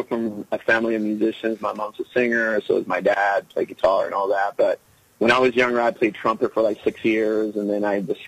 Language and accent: English; Orlando, Florida, United States; also born or lived in Puerto Rico; But my family moved here when I was young. So basically I was raised here in Orlando.